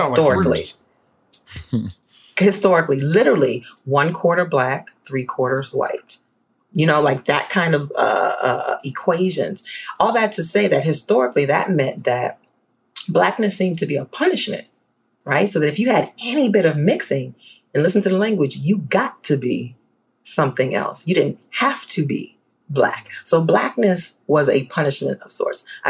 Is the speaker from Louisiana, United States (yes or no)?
yes; New Orleans, Louisiana, United States; So I grew up in New Orleans, and what you should know about New Orleans is that there's a long history of color-coded racial ideology, right?